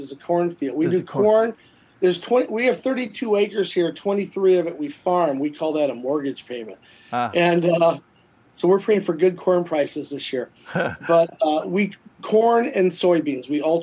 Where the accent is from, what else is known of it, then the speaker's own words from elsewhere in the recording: Rock Falls, Illinois, United States; about 10,000 people in Rock Falls, which is my hometown. I'm from Rock Falls.